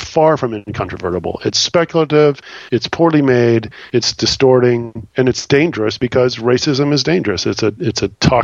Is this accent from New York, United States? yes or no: no; Texas, United States; He didn't grow up where I grew up. I grew up in Texas, and it's still not safe to talk about race in Texas.